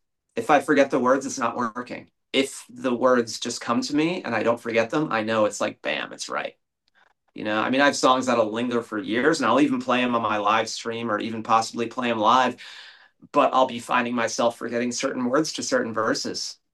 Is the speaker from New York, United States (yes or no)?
yes; New York, United States; now in New Jersey, United States; kind of a celebration of me living in Jersey for 20 years and deciding to call Jersey home, because I was originally from New York.